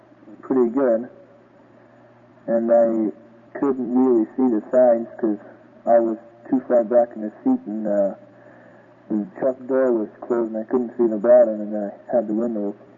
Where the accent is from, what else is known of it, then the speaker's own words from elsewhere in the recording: Taber, Alberta, Canada; from Taborn in Alberta.